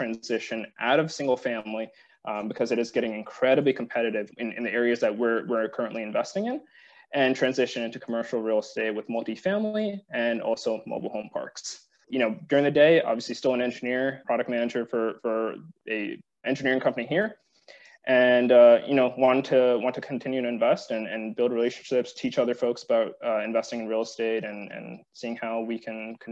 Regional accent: New York, United States; I'm originally from New York.

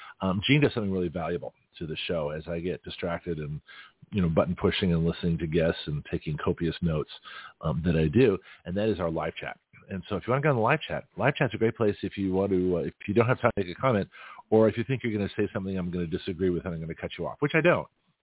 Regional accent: California, United States; My first year here, and I came from California, and where I was in the San Francisco Bay Area, it was actually quite cool

